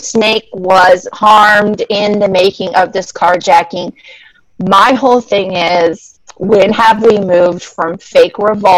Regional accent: St. Louis, Missouri, United States; I'm from the St. Louis area, and I'm from the southern Missouri area, where we see things like Warsh or Yontu, okay?

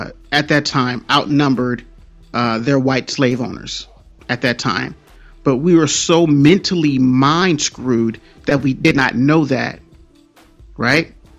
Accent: California, United States; where I grew up in California, you know, the Compton, Lodge, Lakewood, Bellflower, whatever.

